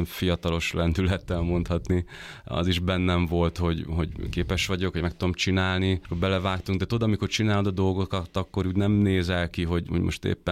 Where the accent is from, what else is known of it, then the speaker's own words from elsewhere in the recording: Szekszárd, Tolna, Hungary; now in Budapest, Hungary; én Szekszárdon nőttem fel, tehát ugye alapból engem odaköt a gyerekkorom, a család, és tulajdonképpen, amikor felkerültem Budapestre, akkor én vissza-vissza járkáltam Szekszárd